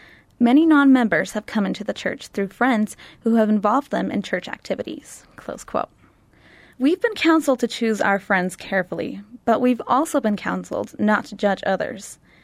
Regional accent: Chile; now in Taylorsville, United States; I'm 18, and I'm from Chile, but I'm now living in Taylorsville, Utah.

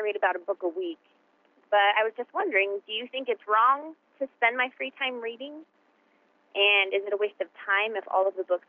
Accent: Oregon, United States; Hi, Sister Beck. … I'm from Oregon

